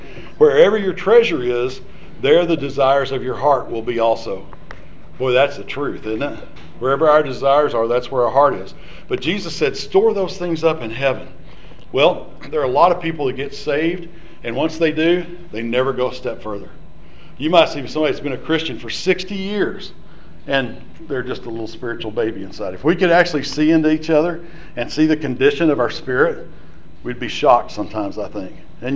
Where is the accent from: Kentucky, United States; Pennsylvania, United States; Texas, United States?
Texas, United States; also born or lived in Shamrock, Texas / Erick, Oklahoma / Sayre, Oklahoma; I was born in Shamrock, Texas, which is just like 10 miles right across the Oklahoma-Texas border on Route 66. But we lived in Erick, Oklahoma until I was 5, and then Sarah, Oklahoma until I was 7, and then we moved to Texas again.